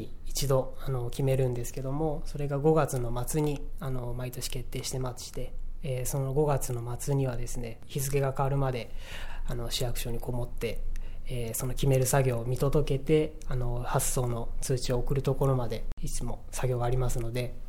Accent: Okayama, Japan; 岡山は北部の山あいの出身なので、やっぱり海っていうのはすごく特別で

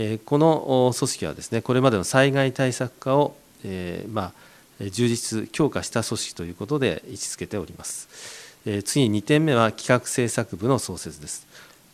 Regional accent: Fujisawa, Kanagawa, Japan; 自分は生まれも育ちも、藤沢です。現在は隣の自治体に住んでおりますけれども

